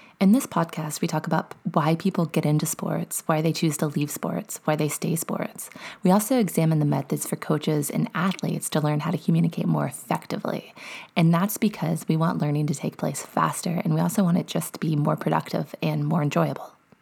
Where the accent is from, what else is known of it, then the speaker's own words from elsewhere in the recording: Texas, United States; And yes, I am a Texan.